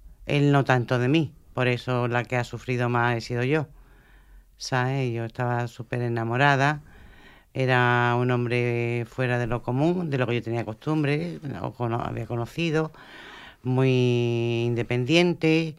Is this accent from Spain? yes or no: yes; Spain; y digo, soy española, ¿no?, para allá.